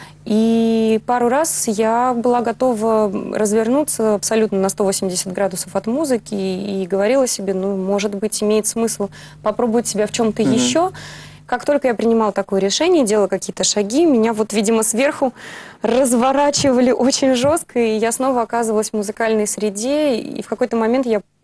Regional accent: Nizhny Novgorod, Nizhny Novgorod Oblast, Russia; в Нижнем Новгороде, это мой родной город.

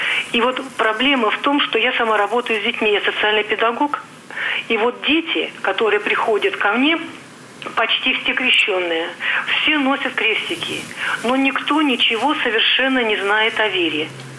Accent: Kemerovo, Kemerovo Oblast, Russia; Я из Кемерово.

